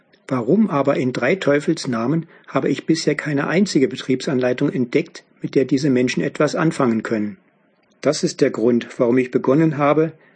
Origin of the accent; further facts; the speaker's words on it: Berlin, Germany; now in Upper Bavaria, Germany; Wie die eine oder der andere von euch an meiner Sprache erkennt, bin ich in Berlin aufgewachsen. Seit ungefähr 40 Jahren wohne ich in Oberbayern, ungefähr 50 Kilometer von München entfernt.